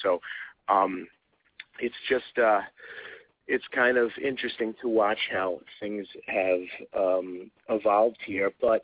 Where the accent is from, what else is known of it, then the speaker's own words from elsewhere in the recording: Brooklyn, New York, United States; being from here, from Brooklyn, and it just so happens we are from Brooklyn, born and raised. We didn't, like, migrate to Brooklyn 5 years ago from Rhode Island